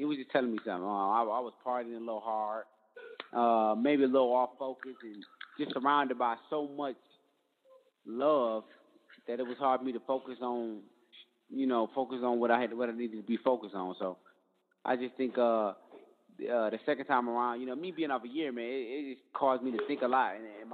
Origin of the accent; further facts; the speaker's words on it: Detroit, Michigan, United States; I mean, like I said, I'm from Detroit, man. There's nobody and nothing in this world that I fear.